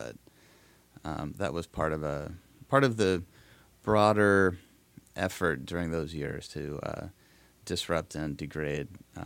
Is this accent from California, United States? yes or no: yes; Davis, California, United States; In a sense, I carry a little bit of Davis around with me everywhere I go in the Navy.